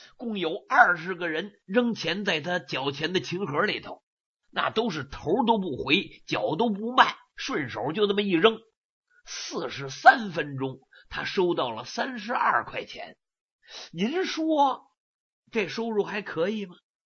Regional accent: China; 我们中国人把那种市井小民、妇孺皆知的事叫做下里巴人常识，不叫智慧啊

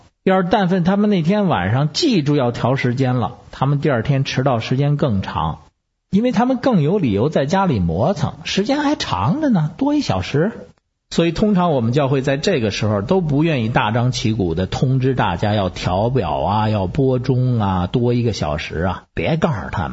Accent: Beijing, China; 我是北京的…

